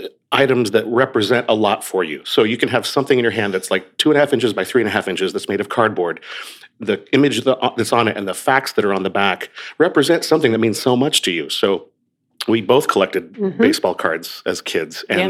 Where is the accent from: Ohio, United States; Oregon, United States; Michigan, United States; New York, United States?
Oregon, United States; I grew up on the West Coast. I grew up in Oregon. So the closest baseball team to me was the Mariners.